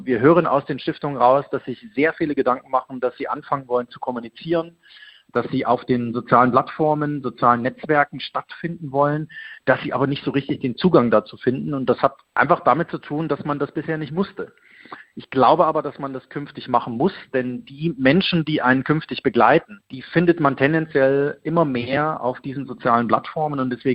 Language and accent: German; Leipzig, Saxony, Germany; born there; die Bürgerstiftung Leipzig. Das ist meine Geburtsstadt